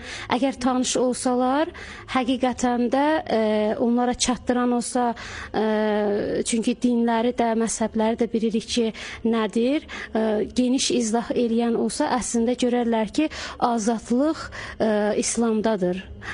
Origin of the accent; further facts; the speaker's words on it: Karabakh, Azerbaijan; also born or lived in Ağcabədi; now in Russia; Mən özüm Qarabağlıyam.